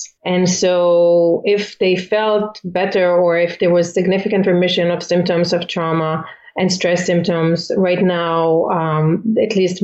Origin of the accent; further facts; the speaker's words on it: Israel; moved away as an adult; also born or lived in Philippines; now in United States; I'm originally from Israel, and I used to work as a peace activist, and then I became a therapist